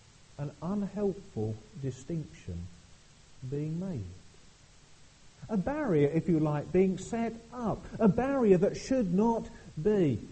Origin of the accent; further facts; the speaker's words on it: England, United Kingdom; Now, when I became a Christian, I didn't cease being an Englishman.